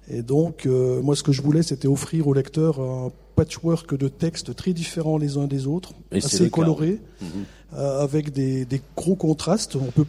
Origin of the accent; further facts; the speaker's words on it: Grand Est, France; Oui, j'habite dans les Vosges. D'où mon accent. J'ai pas été opéré, donc j'ai toujours mon accent.